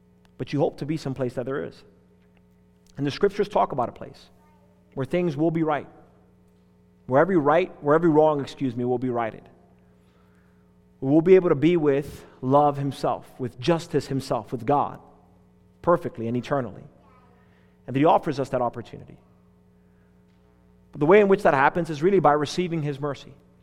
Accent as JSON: {"language": "English", "region": "Northern United States", "country": "United States", "said": "I'm not from the South. I'm a Northerner, and sometimes I can think a way about Southerners"}